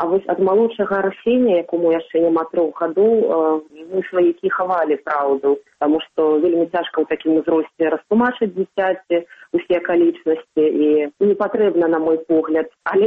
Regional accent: Minsk, Belarus; хаця я нарадзілася і вырасла ў Менску.

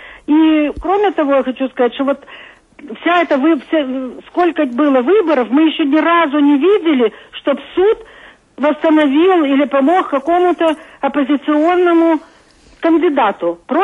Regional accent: Odesa, Odesa Oblast, Ukraine; Я з Одеси

